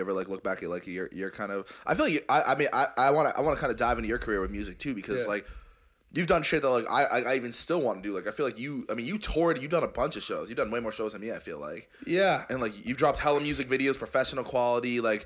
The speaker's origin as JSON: {"language": "English", "region": "Massachusetts", "country": "United States", "said": "Like I'm not from Boston. I'm a Yuppie, but I mean I'm from the Cape."}